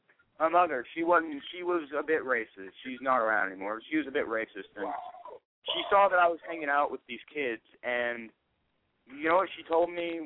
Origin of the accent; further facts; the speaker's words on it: Parsons, Georgia, United States; growing up in Georgia, it's a very racist place.